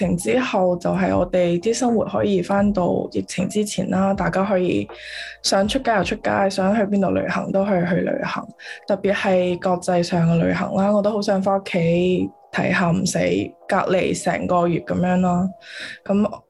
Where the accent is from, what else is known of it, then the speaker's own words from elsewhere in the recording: Guangzhou, Guangdong, China; also born or lived in US East Coast; now in San Francisco Bay Area, United States; 我喺廣州長大嘅，咁我後屘喺東岸嗰邊讀書啦。咁我十二月先搬咗嚟呢邊嘅，所以嚟呢度都唔係好耐